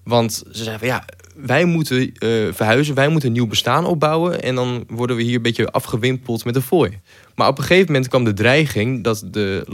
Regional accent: Groningen, Netherlands; De provincie waar ik werk voor NRC Handelsblad en ook waar ik vandaan kom.

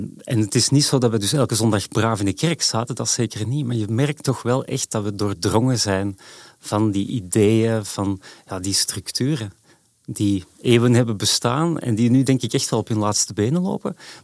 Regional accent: Edegem, Flanders, Belgium; now in Amsterdam, Netherlands; In Edegem, dat is de zuidrand van Antwerpen.

